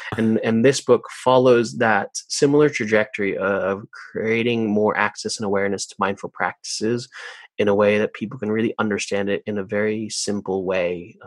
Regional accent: Santa Monica, California, United States; Yeah, I grew up in Santa Monica, California, so a few blocks from the beach.

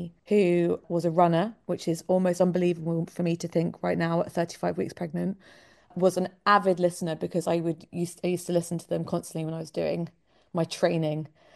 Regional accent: London, United Kingdom; As I'm sure your listeners can hear, I am very much from the South. I'm from London, but my mum is Geordie.

